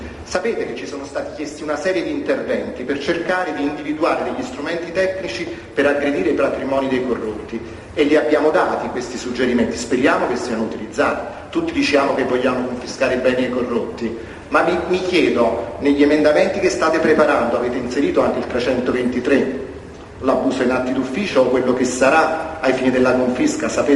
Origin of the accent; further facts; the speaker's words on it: Naples, Campania, Italy; Allora io per sfizio, sono napoletano, scusate il termine